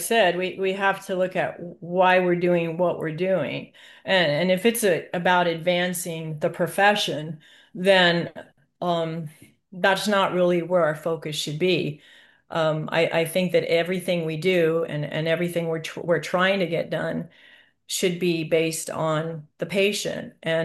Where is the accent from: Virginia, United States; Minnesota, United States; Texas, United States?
Texas, United States; Well, I'm from Texas, and we don't go fast in Texas.